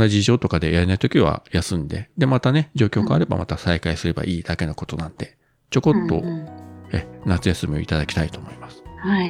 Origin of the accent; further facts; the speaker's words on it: Kyushu, Japan; 生粋の九州人の自分ですらバテてるんだから当然ですよ。